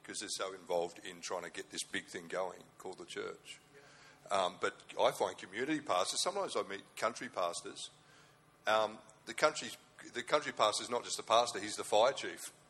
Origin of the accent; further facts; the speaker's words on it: Wollongong, New South Wales, Australia; I mean, I'm from Wollongong, everything's weird.